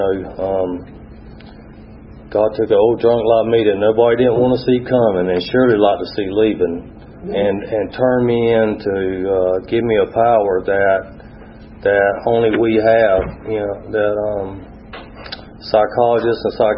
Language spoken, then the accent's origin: English; Georgia, United States; I'm from South Georgia in the flatlands